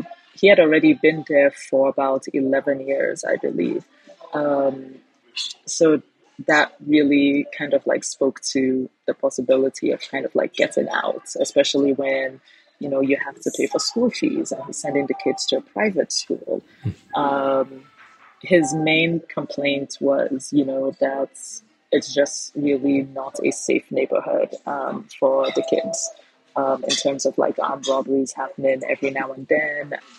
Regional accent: Nigeria; I live in Lagos and I see the crowds. Like, forever Nigerian I am

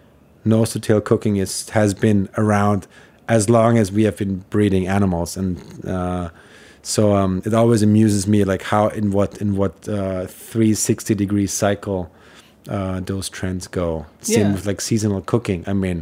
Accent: Vienna, Austria; moved away as an adult; now in United States; I am from Vienna. I grew up there, and I moved to the U.S. when I was 21. So, like, I think my formative years, being young at least for American standards, was in Vienna.

